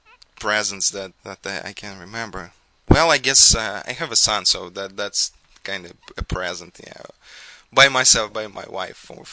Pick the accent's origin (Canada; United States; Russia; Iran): Russia; I came from Russia, and when I was growing up, that was kind of a hard time.